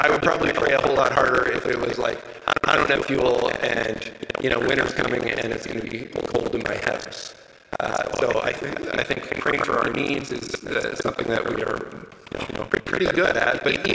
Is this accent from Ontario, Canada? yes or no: yes; Kitchener, Ontario, Canada; You know, we're from Kitchener.